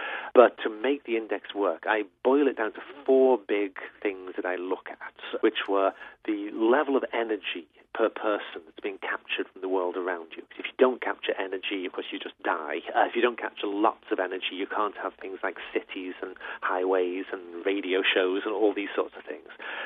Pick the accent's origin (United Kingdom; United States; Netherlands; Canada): United Kingdom; England; Like, say, where I grew up in England, through most of history, England is this horrible backward place stuck out on the edge